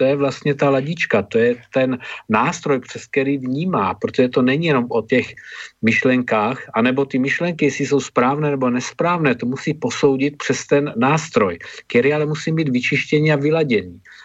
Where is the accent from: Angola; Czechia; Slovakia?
Czechia; Moravia; my sme z Moravy, že jo?